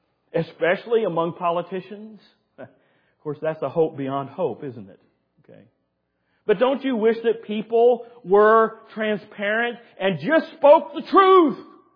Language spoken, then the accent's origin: English; Southern US, United States; Now, I'm a Southerner, born and bred, so Southerners, don't get mad at me when I say this.